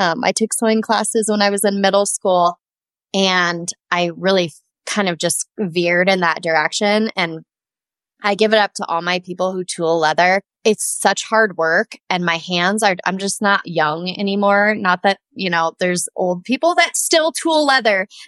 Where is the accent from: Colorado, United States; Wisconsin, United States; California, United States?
Colorado, United States; now in Saratoga, United States; I live in Wyoming in Saratoga in a beautiful mountain valley. I'm originally from Colorado, so I'm a mountain girl at heart.